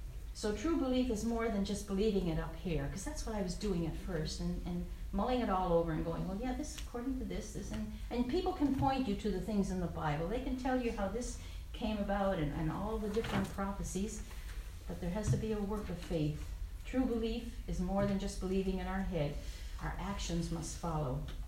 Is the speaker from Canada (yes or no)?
yes; Newfoundland and Labrador, Canada; I was from Newfoundland. We live by swearing.